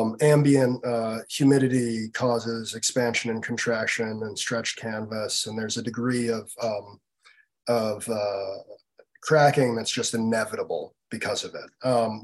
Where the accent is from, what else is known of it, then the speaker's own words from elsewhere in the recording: Boston, Massachusetts, United States; I'm from Boston. And I remember when I was young, the reintroduction of Sargent as an important artist.